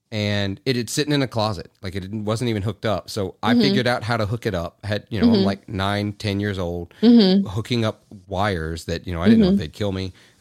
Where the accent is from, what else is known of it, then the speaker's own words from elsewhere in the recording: Clarksdale, Mississippi, United States; I'm from Clarksdale, Mississippi.